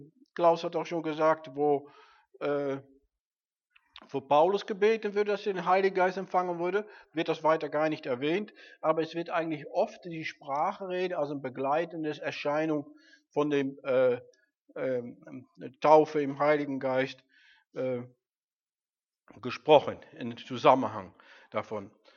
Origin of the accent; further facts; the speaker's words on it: Netherlands; ich bin Holländer